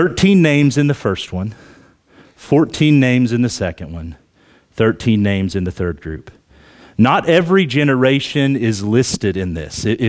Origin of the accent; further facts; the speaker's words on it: Oklahoma, United States; And I'm like, yeah, I grew up in Oklahoma.